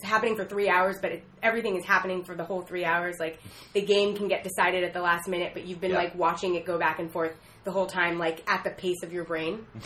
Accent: Manhattan, New York, United States; You know, I grew up in Manhattan. I lived in the city my whole life.

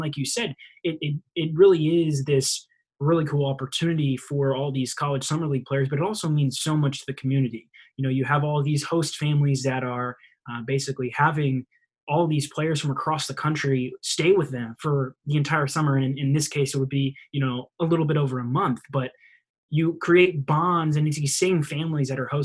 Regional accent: Newport News, Virginia, United States; I'm from Newport News, and I grew up going to Pilots games in Hampton

